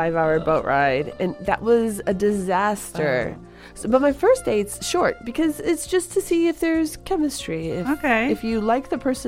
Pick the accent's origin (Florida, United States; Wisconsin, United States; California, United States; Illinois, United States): Illinois, United States; Chicago; I'm actually from Chicago.